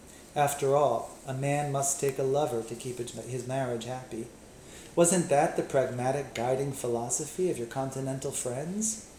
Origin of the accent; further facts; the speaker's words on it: Maryland, United States; But it's about where I grew up in Maryland, in suburban Maryland.